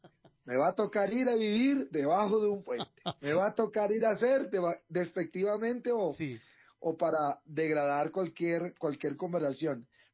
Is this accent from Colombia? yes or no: yes; Barranquilla, Atlántico, Colombia; lo vamos a celebrar aquí, como buen barranquillero que soy